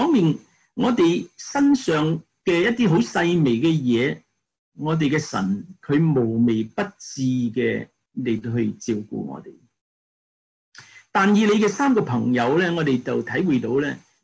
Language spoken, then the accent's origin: Chinese; China; 我们中国人就说三千烦恼丝